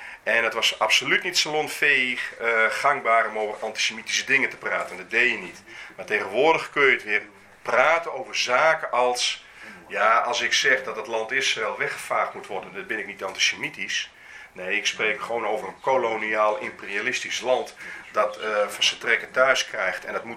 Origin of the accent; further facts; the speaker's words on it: Netherlands; dat was het Nederland waar ik opgroeide